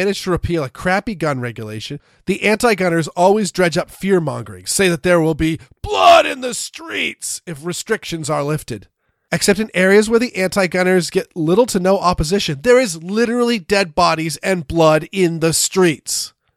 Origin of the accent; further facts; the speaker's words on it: Maine, United States; Gee, growing up in Maine, we had some great fireworks.